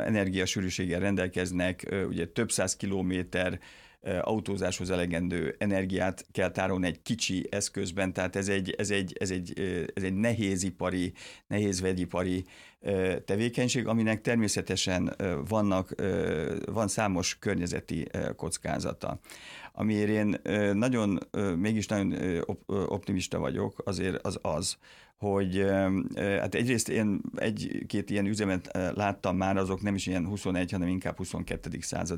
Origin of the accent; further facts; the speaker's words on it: Miskolc, Borsod-Abaúj-Zemplén, Hungary; Hát én miskolci vagyok, nem debreceni